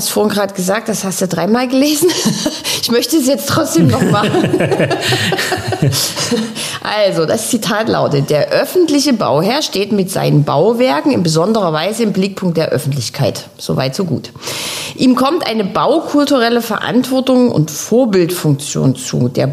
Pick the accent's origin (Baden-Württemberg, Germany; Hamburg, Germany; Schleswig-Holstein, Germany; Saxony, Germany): Saxony, Germany; Dresden; born there; Ich bin gebürtige Dresdnerin